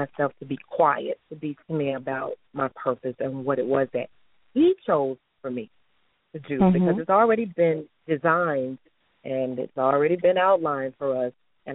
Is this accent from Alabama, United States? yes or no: yes; Mobile, Alabama, United States; But I'm from Mobile, Alabama. I'm an Alabama girl, but I moved here in 2010.